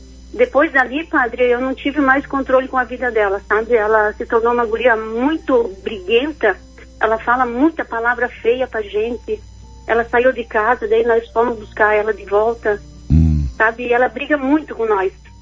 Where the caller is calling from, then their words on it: Camboriú, Santa Catarina, Brazil; Eu falo de Camboriú.